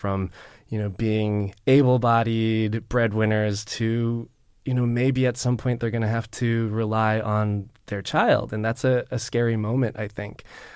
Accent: Torrance, California, United States; I grew up in Torrance, which might as well be a Koreatown because it's a very Korean American suburb. There's a large population there.

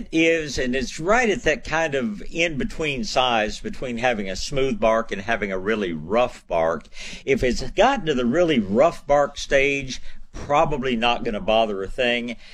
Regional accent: Tyler, Texas, United States; born there; Well, I was born in Tyler quite a few years ago, so I know about beautiful magnolias

